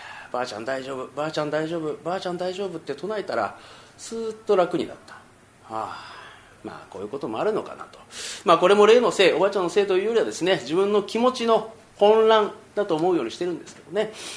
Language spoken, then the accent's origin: Japanese; Kagawa, Japan; 僕香川県出身ですから香川県の方言になりますけど